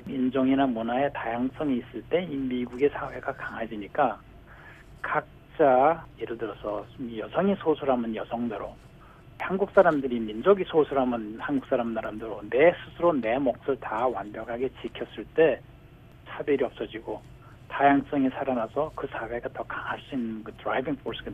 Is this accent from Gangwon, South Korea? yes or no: yes; Gangwon, South Korea; now in United States; 저는 원래 고향이 강원대, 강원대 산골 들어가면 사람들이 이렇게 오픈되어 있지 않죠.